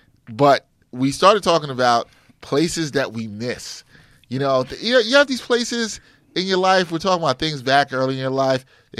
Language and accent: English; New York, United States; So there was an arcade that, at the time when I grew up in East Flatbush, and it's funny, then my parents moved close to where this arcade was.